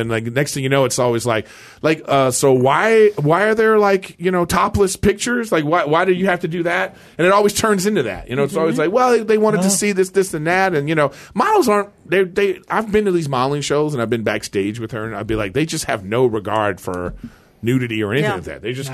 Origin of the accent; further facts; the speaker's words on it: Los Angeles, California, United States; Like mid-Wilshire area, like, you know, in L.A.